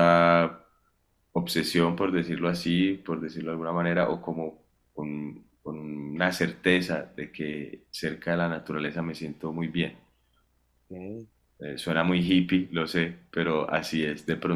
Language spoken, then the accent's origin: Spanish; Medellín, Antioquia, Colombia; yo soy de Medellín. Estaba viviendo ahí los últimos, estuve viviendo 5 años en Medellín, me fui 3 años a 1 hora de Medellín, como un poco ya en la montaña